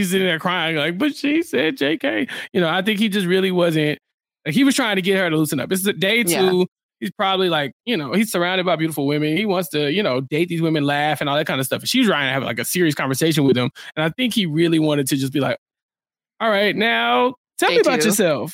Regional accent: Texas, United States; I was like, is this as a Texan? Yeah, mm-hmm. But as a Texan, I just don't I don't know if I would bond with somebody like that.

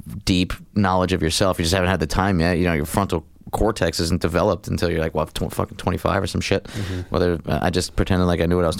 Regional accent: Scranton, Pennsylvania, United States; Growing up in the Bellevue section of West Scranton, that's Scranton, Pennsylvania.

